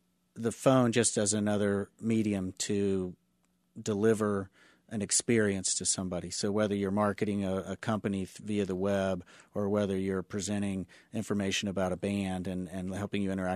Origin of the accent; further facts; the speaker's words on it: Kansas City, United States; I grew up in Kansas City. I'm raising my family here.